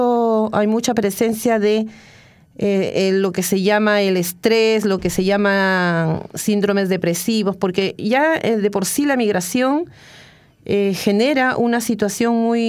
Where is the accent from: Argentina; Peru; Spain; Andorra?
Peru; Ayacucho; moved away; es una canción de ayacuchana, que es de la ciudad donde yo nací. Y la elegí porque me recuerda a mi niñez, a mi infancia, a mi ciudad, a la ciudad que yo dejé